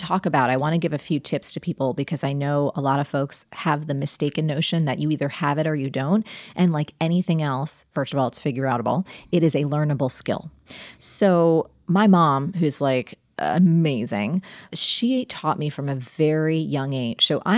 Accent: New Jersey, United States; Again, I grew up in New Jersey. So, you know, you could do that.

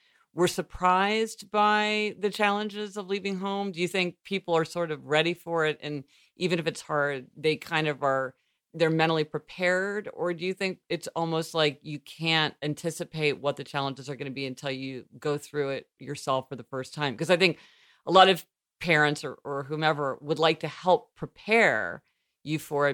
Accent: Missouri, United States; Cause being from Missouri, there we

